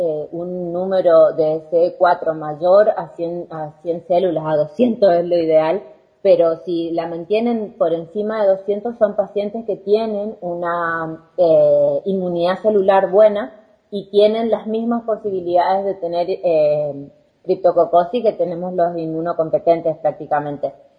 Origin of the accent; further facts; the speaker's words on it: Resistencia, Chaco, Argentina; yo soy de Resistencia al Chaco